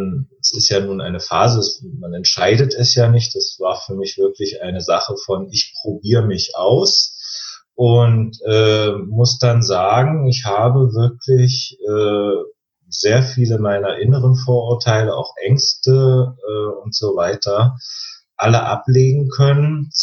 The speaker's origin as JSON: {"language": "German", "region": "East Germany", "country": "Germany", "tie": "born or raised there", "said": "Ich bin im Osten groß geworden"}